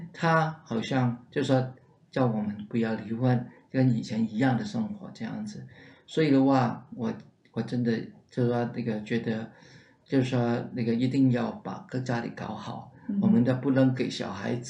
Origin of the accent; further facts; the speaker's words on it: Hong Kong; 在1963年 温带飓风来香港，把我们的屋顶全部吹走。